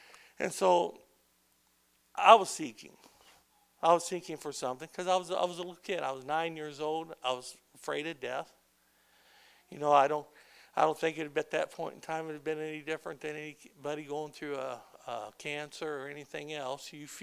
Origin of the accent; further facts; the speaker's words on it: Beloit, Wisconsin, United States; born there; I was born in Beloit, Wisconsin.